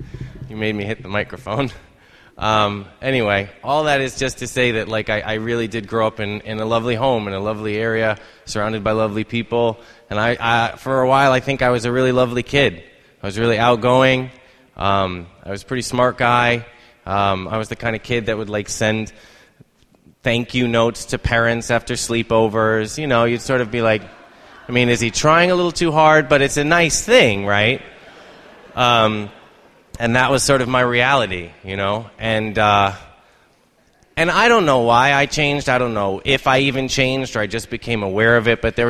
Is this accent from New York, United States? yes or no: yes; Irvington-on-Hudson, New York, United States; I'm not from Long Island, so you're welcome. I'm from Westchester, the Long Island of the North. And I grew up in a lovely town called Irvington-on-Hudson.